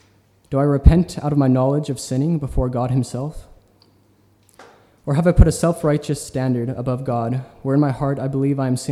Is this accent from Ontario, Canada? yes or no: no; Alberta, Canada; I'm originally from Alberta, Canada. So I came down to Cape Henare about a year and a half ago